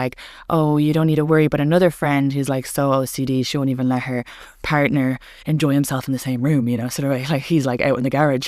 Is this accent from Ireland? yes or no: yes; Ireland; moved away as an adult; now in United States; And I grew up in Ireland where we didn't have it as an option. I moved to the more progressive country, I thought.